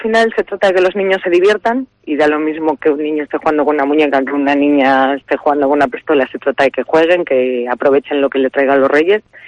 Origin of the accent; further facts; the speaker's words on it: Spain; como buenos españoles que somos, solemos dejar muchas cosas para última hora